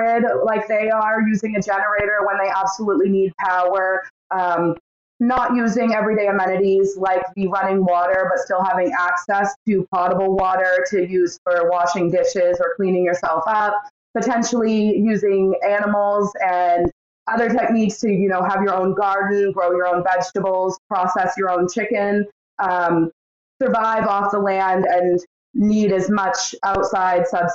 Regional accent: Maine, United States; So I'm also from Maine, where we have homesteads here.

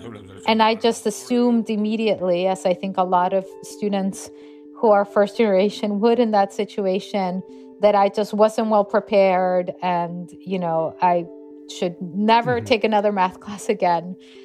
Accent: Lima, Peru; Yeah, I grew up in Lima, Peru.

